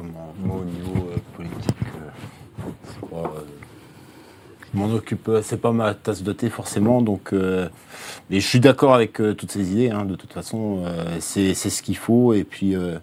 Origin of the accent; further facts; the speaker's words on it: Brittany, France; Moi, je suis de Bretagne et je vois ça principalement en Bretagne.